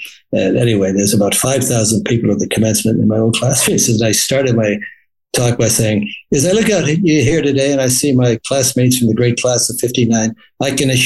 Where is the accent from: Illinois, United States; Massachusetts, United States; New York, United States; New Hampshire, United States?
Massachusetts, United States; Dorchester; I grew up in Dorchester, which is sort of the Irish Catholic ghetto in Boston.